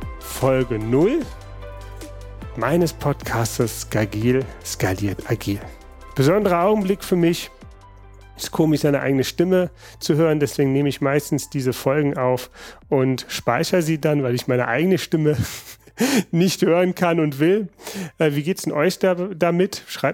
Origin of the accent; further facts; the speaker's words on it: Langenfeld, North Rhine-Westphalia, Germany; Aufgewachsen in Langenfeld, das ist hier Stadtgrenze, das liegt genau zwischen Köln und Düsseldorf.